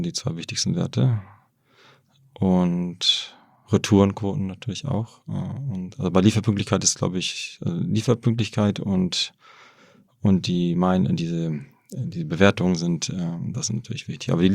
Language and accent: German; Hamburg, Germany; now in Wrocław, Poland; ich bin in Hamburg aufgewachsen, habe nie gedacht, ich werde noch irgendwann nach Polen zurückgehen.